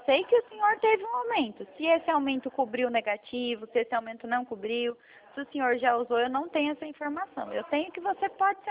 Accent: Mogi Guaçu, São Paulo, Brazil

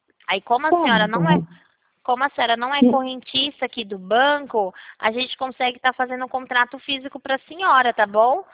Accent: Rio Claro, São Paulo, Brazil; eu sou do interior de São Paulo, Rio Claro que eu trabalho.

